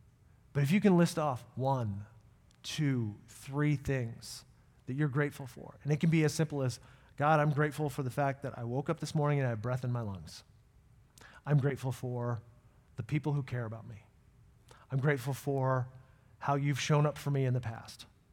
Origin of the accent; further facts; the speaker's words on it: Northeast, United States; I grew up Irish Catholic in the Northeast, so I'm like a ninja with worry.